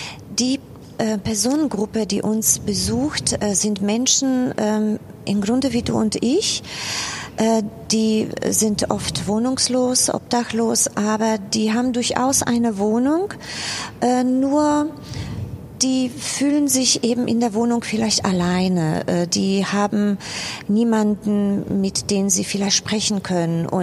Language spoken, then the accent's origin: German; Upper Silesia, Poland; now in Bochum, Germany; ich komme aus Oberschlesien, spreche Polnisch und musste auch ein bisschen Russisch lernen damals.